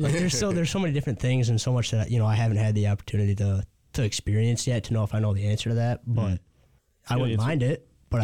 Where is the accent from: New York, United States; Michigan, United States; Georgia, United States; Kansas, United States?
Michigan, United States; Laingsburg; So I'm from Langsburg, small town just outside of Lansing.